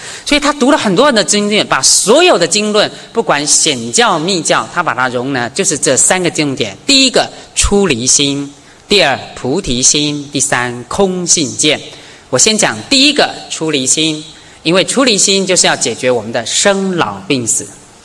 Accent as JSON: {"language": "Chinese", "country": "Taiwan", "said": "我来自于台湾，所以我们的地震是很可怕"}